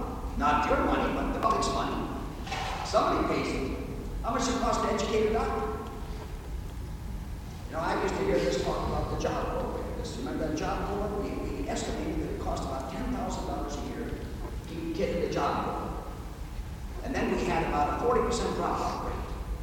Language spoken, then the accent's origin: English; Minnesota, United States; I'm a senator from Minnesota.